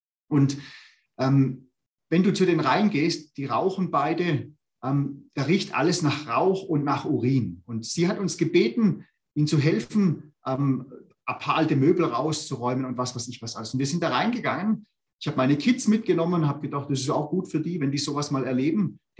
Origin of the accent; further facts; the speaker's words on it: Germany; Und ich habe als typischer Deutscher manchmal gesagt